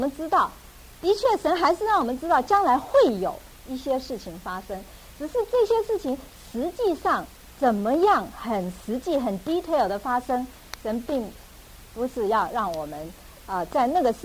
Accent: China; 就为什么我们中国人还有在美国也是一样，这么多人去算命

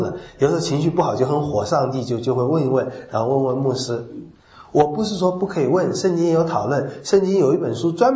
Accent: China; 这个有福从我们中国人来看是有祸耶。

